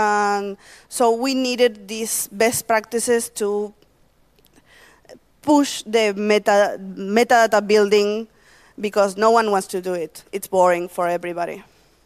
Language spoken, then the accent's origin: English; Argentina; I'm from Argentina.